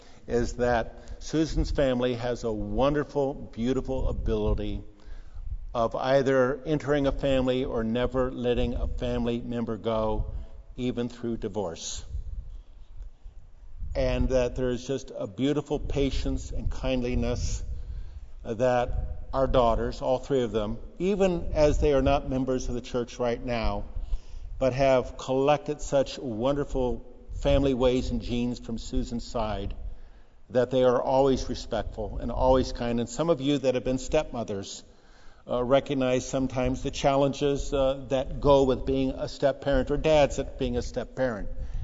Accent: Pasadena, California, United States; I grew up in Pasadena.

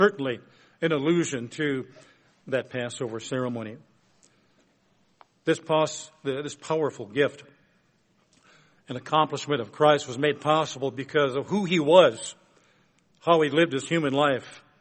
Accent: Minnesota, United States; I'm actually a Minnesotan, don't you know? I'm allowed to say that because I live in Moorhead, Minnesota.

